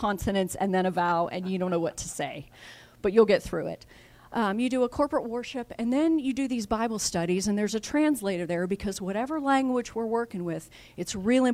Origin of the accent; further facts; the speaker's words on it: Pittsburgh, Pennsylvania, United States; I live in the South now, so I say y'all, but I am from Pittsburgh.